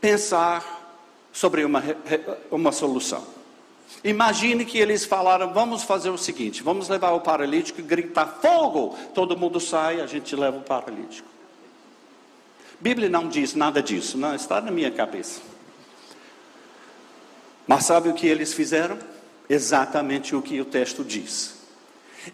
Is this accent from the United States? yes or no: yes; United States; Portuguese is a second language; Eu sou dos Estados Unidos.